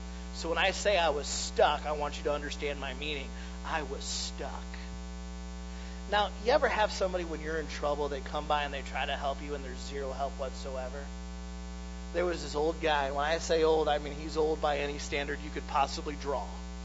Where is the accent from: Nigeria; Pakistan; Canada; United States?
United States; Michigan; now I grew up driving in Michigan weather. I grew up driving down in Kentucky through the hills.